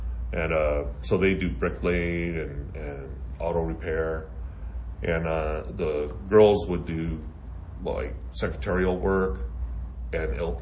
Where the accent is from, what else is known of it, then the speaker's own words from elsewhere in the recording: Oakland, California, United States; And that was interesting because I grew up in Oakland, California.